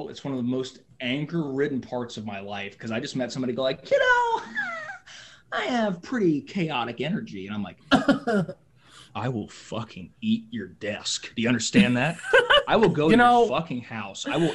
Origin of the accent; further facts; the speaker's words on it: Columbus, Ohio, United States; born there; I was born in Columbus, Ohio.